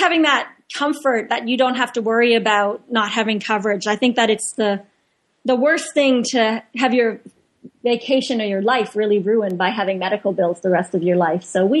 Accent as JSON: {"language": "English", "country": "Canada", "said": "We're being Canadian, we're very big on having insurance."}